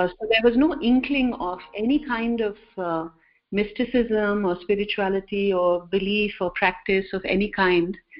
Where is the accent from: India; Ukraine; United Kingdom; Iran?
India; I think growing up in India, in the Hindi classroom, almost all of us have encountered